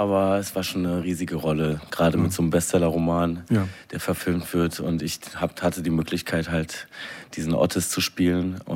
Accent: Mannheim, Baden-Württemberg, Germany; also born or lived in Berlin; Ich bin da in Monnem groß geworden und dann nach Rheinland-Pfalz gezogen und eigentlich sprechen meine Eltern Hochdeutsch.

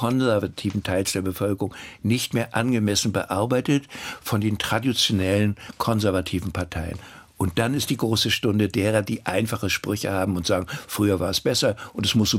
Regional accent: Mecklenburg-Vorpommern, Germany; Für mich als Mecklenburger alles abenteuerlich fremd

